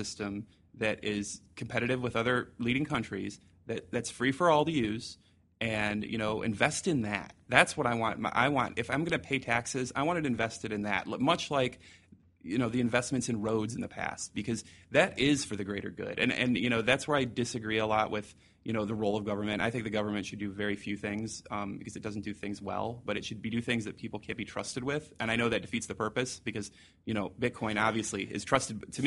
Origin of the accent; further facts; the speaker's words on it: Detroit, Michigan, United States; okay, I'm from Detroit.